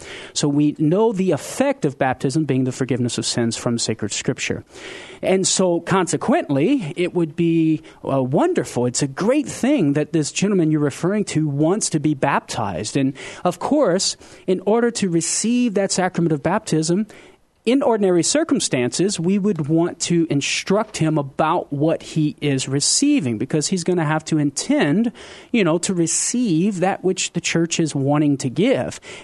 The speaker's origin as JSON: {"language": "English", "region": "Louisiana", "country": "United States", "said": "because I am a Cajun from Louisiana."}